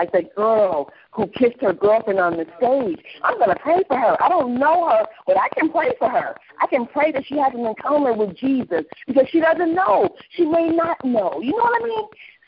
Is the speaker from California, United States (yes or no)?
yes; Oakland, California, United States; Growing up in East Oakland, you've seen people on the corners everywhere preaching the gospel.